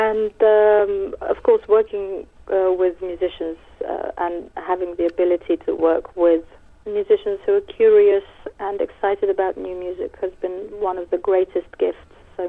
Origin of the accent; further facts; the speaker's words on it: Plovdiv, Plovdiv Province, Bulgaria; I started my music education in my hometown of Plovdiv